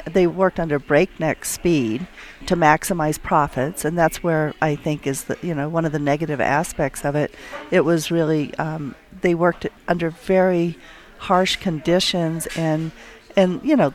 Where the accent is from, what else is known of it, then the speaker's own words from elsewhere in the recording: Boulder City, Nevada, United States; Oh, yeah. I grew up in Boulder City, which was the company town built by Bechtel for the construction of Hoover Dam.